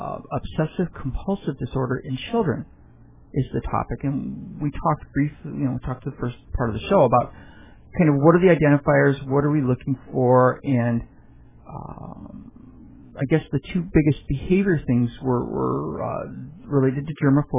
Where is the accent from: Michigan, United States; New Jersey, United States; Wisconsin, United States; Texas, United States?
Michigan, United States; I grew up in Michigan, and like by August, we had flannel shirts on, and there was frost.